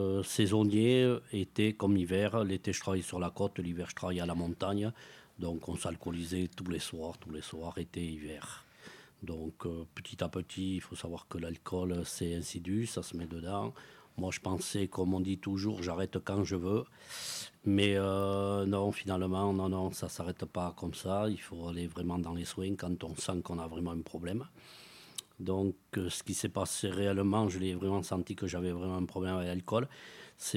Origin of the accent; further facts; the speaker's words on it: Dax, Nouvelle-Aquitaine, France; moi je suis natif de Dax, donc j'habitais au quartier QIS, tout jeune avec les copains